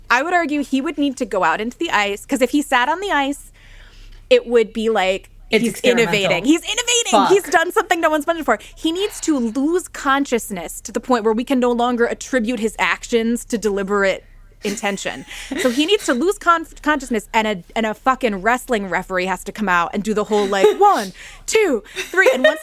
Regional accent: United States; just because of like the way the algo knows I'm American.

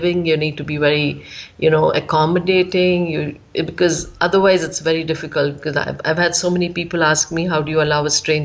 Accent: Bangalore, Karnataka, India; I'm from Bangalore

